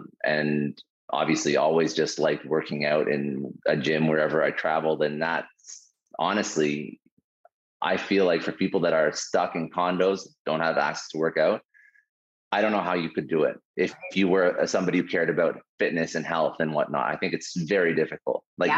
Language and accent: English; Canada; born and raised in Canada